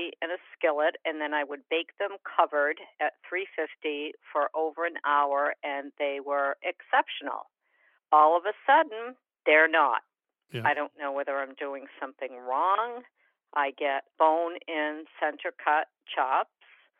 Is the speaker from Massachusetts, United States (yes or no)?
yes; Beverly, Massachusetts, United States; I'm from Beverly, Massachusetts.